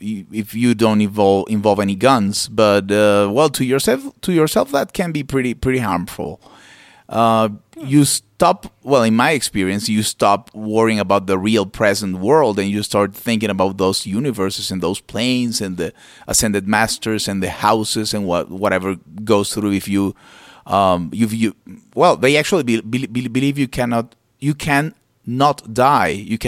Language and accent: English; Venezuela; I come from Venezuela, and that's where I was born.